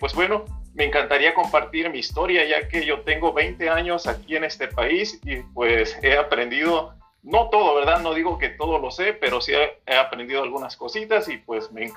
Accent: Cacalutla, Guerrero, Mexico; Ah, pónganle Cacalutla, ¿no? Y ese es el nombre de mi pueblo. Es un pueblo que tiene 3,000 habitantes. No es muy grande.

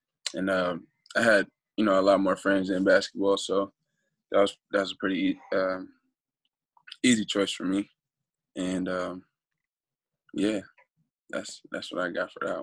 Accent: Indianapolis, Indiana, United States; Pretty much right in the city on northwest side in Pike.

